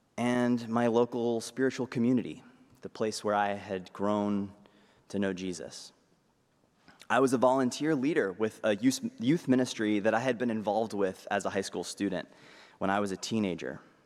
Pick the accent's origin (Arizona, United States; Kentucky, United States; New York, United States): Arizona, United States; I attended undergrad close to my hometown at Arizona State University.